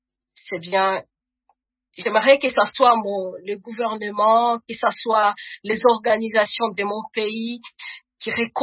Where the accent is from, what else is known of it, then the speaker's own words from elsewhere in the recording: DR Congo; Cette perception que nous avons de la prison aussi, chez nous en RDC ou en Afrique en général, que les femmes ne peuvent pas aller en prison.